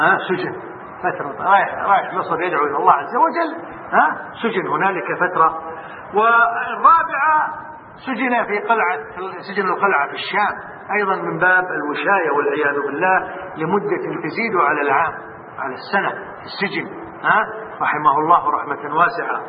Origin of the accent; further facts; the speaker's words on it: Kuwait; حتى عندنا في الكويت